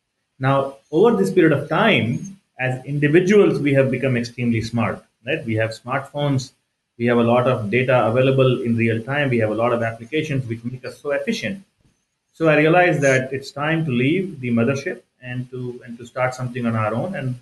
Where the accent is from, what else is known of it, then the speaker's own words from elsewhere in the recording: Bangalore, Karnataka, India; I'm originally from India. My parents, my dad was in the Indian Air Force. So we used to move around various cities. So I would say cosmopolitan India. I've been in Bangalore.